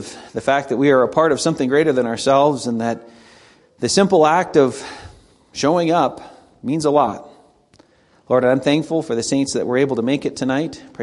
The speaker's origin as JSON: {"language": "English", "town": "Baker", "region": "Montana", "country": "United States", "said": "We dated in high school. I was from Baker. She was from Glendive."}